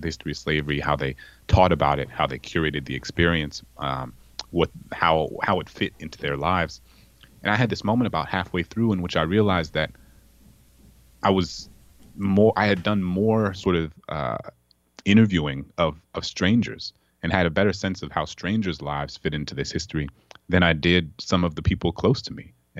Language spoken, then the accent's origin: English; New Orleans, Louisiana, United States; I remember growing up in New Orleans, you know, a young black child in New Orleans